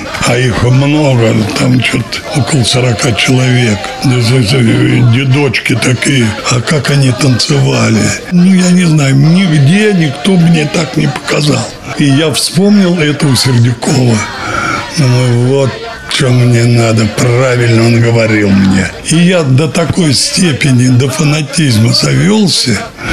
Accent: Ural, Russia; Я говорю: «Да я вот с Урала приехал, вот так, так, так».

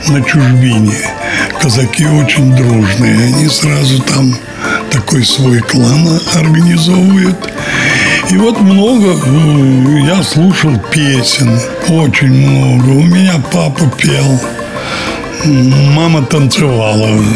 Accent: Ural, Russia; Я говорю: «Да я вот с Урала приехал, вот так, так, так».

